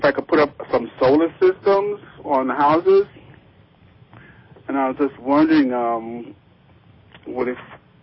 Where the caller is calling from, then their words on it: New York, United States; from Orange County, New York.